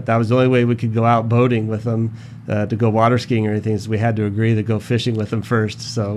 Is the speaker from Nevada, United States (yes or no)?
yes; Las Vegas, Nevada, United States; I grew up here in Vegas